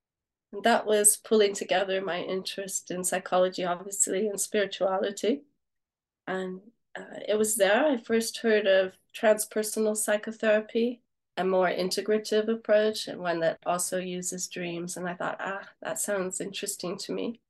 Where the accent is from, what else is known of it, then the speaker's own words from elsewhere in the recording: California, United States; moved away as an adult; now in United Kingdom; I should say I'm originally from the States. I left my home state of California in 1990, so some time ago, and have been in the UK since the year 2000.